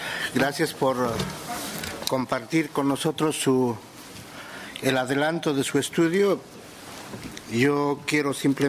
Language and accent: Spanish; Bolivia; el año de 1843 en mi país, en Bolivia